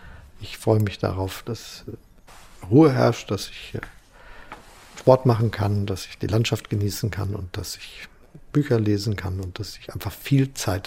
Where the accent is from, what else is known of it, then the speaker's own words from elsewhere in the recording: Germany; Die Deutschen, und ich bin ein Deutscher, sind ja sehr berufsorientiert.